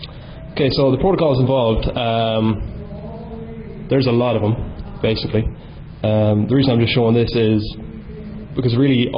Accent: Ireland; about me, I'm from Ireland, just finished a Bachelor of Science

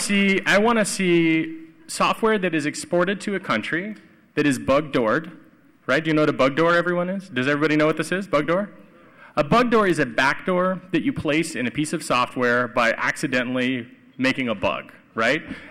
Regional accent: United States; I'm an American, and I'm disgusted with what's happening here.

